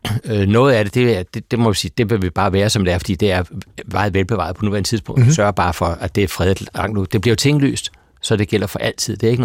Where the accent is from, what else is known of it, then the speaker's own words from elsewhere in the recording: Virum, Capital Region of Denmark, Denmark; jeg voksede op ude i Virum nord for København. Og vi boede ikke så langt fra en skov og en mose